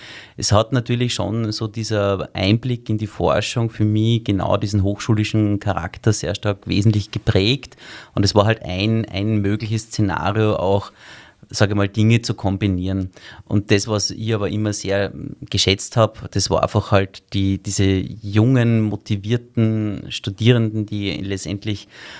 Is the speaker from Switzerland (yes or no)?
no; Salzburg, Austria; Ich bin ja eigentlich in Salzburg aufgewachsen